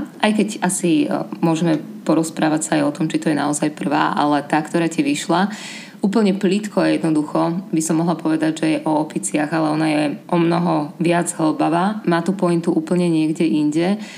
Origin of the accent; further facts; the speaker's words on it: Bratislava, Bratislava Region, Slovakia; som Bratislavčanka, ktorá potrebuje využívať 39 a 31 na to, aby sa dostala do práce.